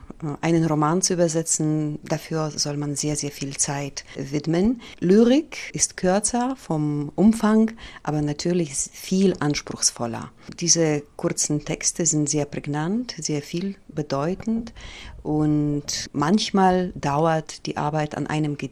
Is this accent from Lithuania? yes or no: yes; Lithuania; first language Polish; German is a second language; now in Poland; Ich komme nämlich aus Litauen, da habe ich Germanistik studiert. In Polen lebe ich über 20 Jahre schon. Und Polnisch ist meine Muttersprache.